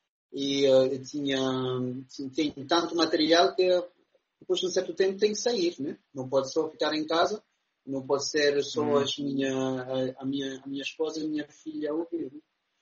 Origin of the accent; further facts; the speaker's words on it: Guinea-Bissau; also born or lived in Senegal; meu pai é guinense, né? Sou guinense, minha mãe é de Cabo Verde, ok, nasci em Senegal, mas eu tenho uma ligação com o Guiné-Bissau